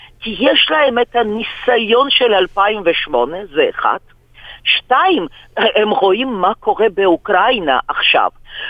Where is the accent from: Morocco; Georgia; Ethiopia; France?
Georgia; Tbilisi; now in Israel; אני בטביליסי, אני נולדתי וגדלתי שם